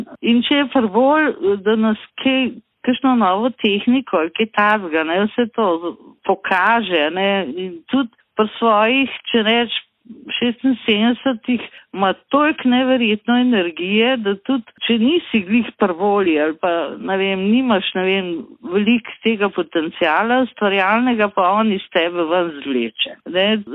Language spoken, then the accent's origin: Slovenian; Ljubljana, Central Slovenia, Slovenia; Jaz sem sicer rojena Ljubljančanka, sem približno 40 let živela v Ljubljani